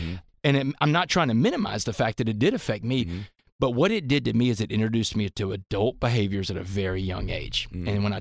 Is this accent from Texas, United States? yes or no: yes; Texas, United States; And this is Texas, man. Texas high school football. It's like a religion in my home state.